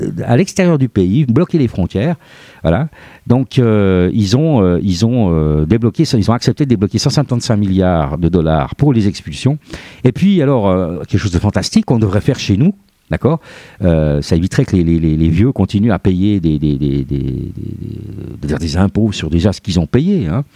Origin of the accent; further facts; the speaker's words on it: Switzerland; alors que chez nous en Suisse, on taxe déjà les heures sup